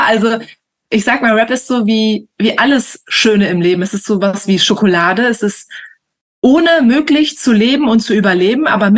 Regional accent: Travemünde, Schleswig-Holstein, Germany; also born or lived in Lübeck; ich bin in Lübeck geboren und ich bin dann in Travemünde aufgewachsen

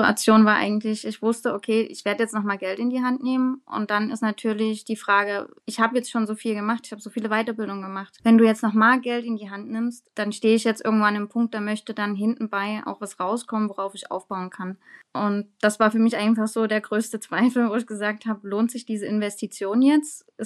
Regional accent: Dresden, Saxony, Germany; ich komme aus Dresden, ich bin bindungsstärkende Trageberaterin

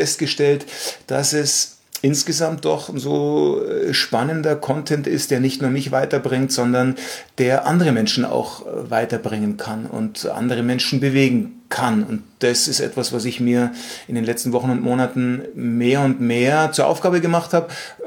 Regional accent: Munich, Bavaria, Germany; born there; Ich bin 47 Jahre männlich geboren in München

